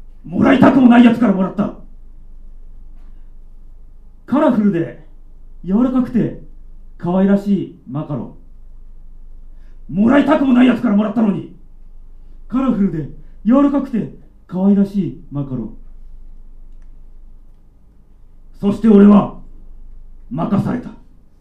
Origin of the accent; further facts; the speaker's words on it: Kunitachi, Tokyo, Japan; 私の地元国立で